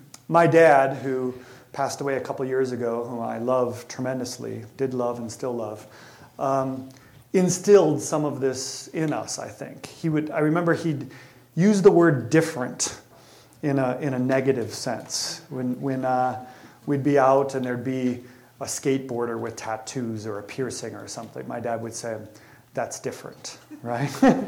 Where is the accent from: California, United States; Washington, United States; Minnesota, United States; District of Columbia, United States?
Minnesota, United States; I grew up in the Midwest, Minneapolis, St. Paul suburbs. I was a Missouri Synod Lutheran growing up in the center of Lutheran land, right?